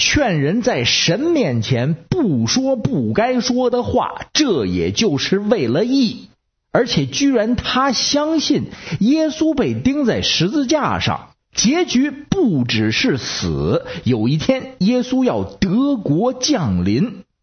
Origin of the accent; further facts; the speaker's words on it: Beijing, China; 我是北京的…